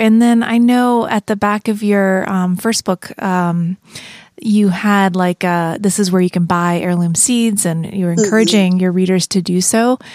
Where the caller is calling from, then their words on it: Littleton, Colorado, United States; and we're calling you from Littleton, Colorado.